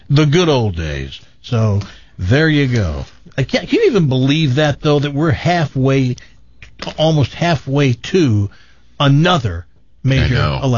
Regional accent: Tennessee, United States; I grew up in Tennessee. Confederate flags were everywhere.

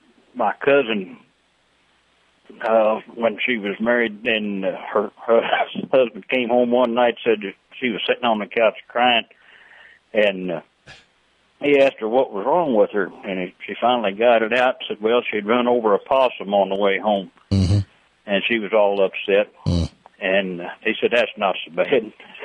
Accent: Missouri, United States; Pike County, Missouri.

